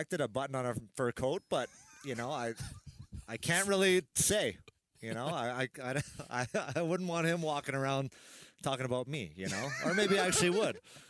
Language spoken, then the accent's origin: English; Edmonton, Alberta, Canada; I grew up in Edmonton.